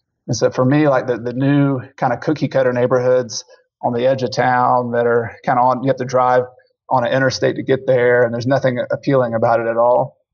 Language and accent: English; the South, United States; for those who don't know, I'm from the South, and you know, people like to go out in the country and hunt for birds and that kind of thing.